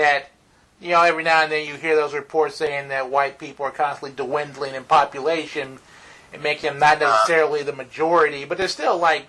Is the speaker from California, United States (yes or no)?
no; Texas, United States; now in North Carolina, United States; I'm from Texas, so when I had a bike, it's like nothing but flatlands down there.